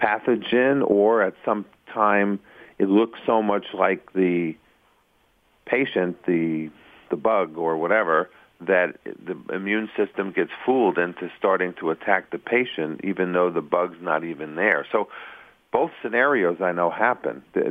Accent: New York, United States; growing up in New York, we would always keep our bicycles down in the cellar in our apartment.

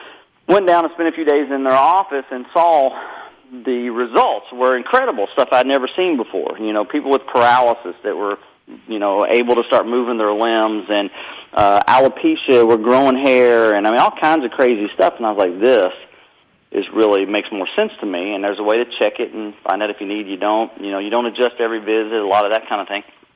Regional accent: Kentucky, United States; now in North Carolina, United States; I'm in North Carolina, but that's where I grew up. I was raised in Kentucky.

